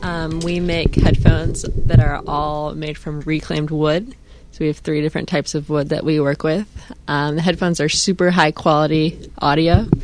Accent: Flint, Michigan, United States; moved away as an adult; now in Los Angeles, United States; I am originally from Flint, Michigan. I lived there until I was about 21, and then I moved to L.A., and so that's where I am now.

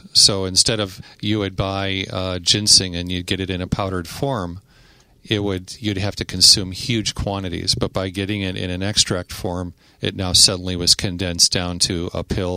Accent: Chicago, Illinois, United States; now in New Mexico, United States; I grew up in Chicago, and it's a pleasure to be in a big city again because right now I live in the mountains in New Mexico.

